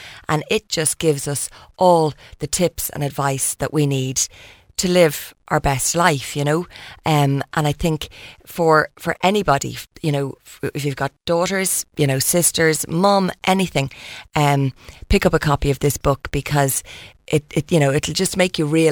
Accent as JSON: {"language": "English", "country": "Ireland", "said": "certainly, as Irish people. You know, we've been so good facing a lot of issues and problems in this country"}